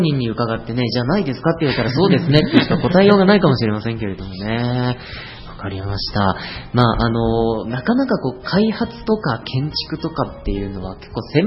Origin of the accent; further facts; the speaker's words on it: Shizuoka, Japan; also born or lived in Yamanashi; 私も山梨なんです、大学が。で、地元が静岡なんで、もう雪は当分いいなと思ってますけれども。